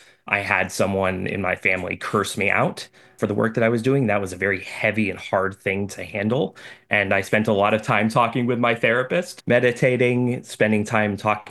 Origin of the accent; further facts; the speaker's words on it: Florida, United States; So I grew up in Central Florida, and I was moved very early on when I was about 16 by experiencing hurricanes.